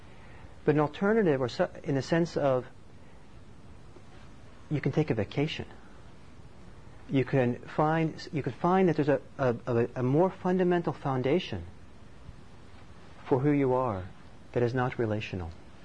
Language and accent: English; Norway; I'm Norwegian originally, and I grew up some in Norway.